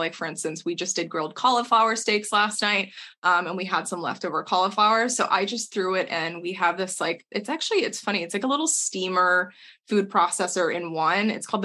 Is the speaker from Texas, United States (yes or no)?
yes; Texas, United States; we are two people from Texas originally. Like my husband loves barbecue